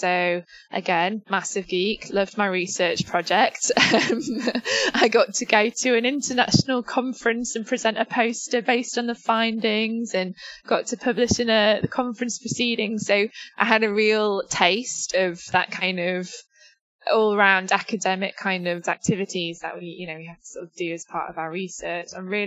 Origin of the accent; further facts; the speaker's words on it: Sheffield, Yorkshire and the Humber, United Kingdom; I'm from Sheffield, which is a really great city up north. That's where I grew up, right on the edge of the Peak District.